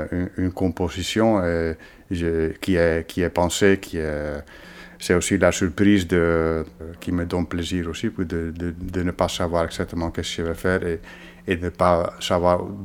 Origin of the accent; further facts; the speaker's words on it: Netherlands; also born or lived in Spain / United States; now in France; Et moi, j'ai grandi aux Pays-Bas parce qu'il travaillait là-bas. Et en fait, c'est toute ma scolarité, je l'ai passée... aux Pays-Bas. Après, j'ai voyagé, j'ai dû aller en Espagne, aux États-Unis et maintenant en France depuis pas mal d'années.